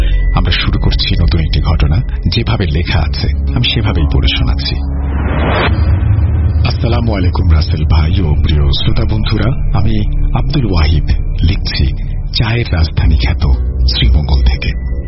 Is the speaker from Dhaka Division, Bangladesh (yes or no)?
no; Daragaon, Sylhet Division, Bangladesh; now in France; আমার বাড়ি সিলেটের হবিগঞ্জ জেলার দাঁড়াগাঁও গ্রামে, বর্তমানে আমি ফ্রান্সের নাগরিক, ঈদের জন্য পরিবার নিয়ে বাংলাদেশে বেড়াতে এসেছি।